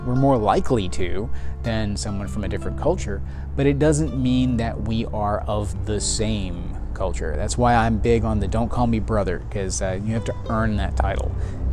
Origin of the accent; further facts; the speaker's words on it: Texas, United States; So that's because I'm Texan, and Texas is Texas.